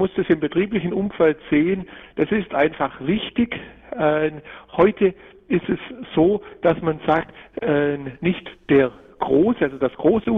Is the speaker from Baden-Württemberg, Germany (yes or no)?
yes; Baden-Württemberg, Germany; Ja, also richtig, man hört es an meiner Stimme. Ich bin Schwabe